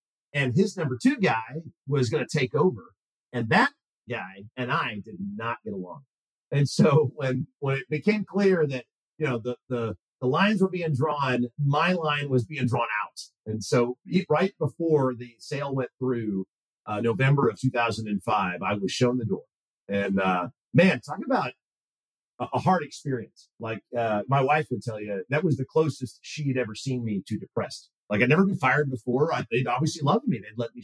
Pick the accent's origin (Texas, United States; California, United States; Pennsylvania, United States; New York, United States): Texas, United States; Irving; That was what it was like growing up in Irving.